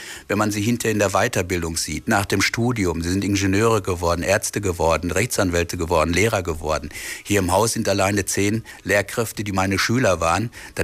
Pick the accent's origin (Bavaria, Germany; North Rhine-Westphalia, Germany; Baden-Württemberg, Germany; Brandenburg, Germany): North Rhine-Westphalia, Germany; Dortmund; born there; Als ich wieder nach Dortmund zurückkam, in meine Geburtsstadt